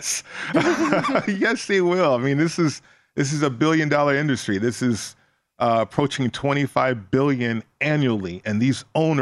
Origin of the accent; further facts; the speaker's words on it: Las Vegas, Nevada, United States; And I'm from Vegas